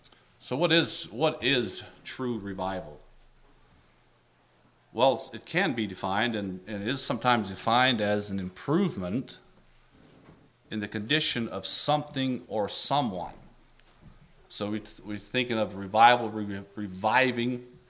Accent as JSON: {"language": "English", "town": "Maysville", "region": "Missouri", "country": "United States", "said": "I'm from Maysville, Missouri, and I'm married."}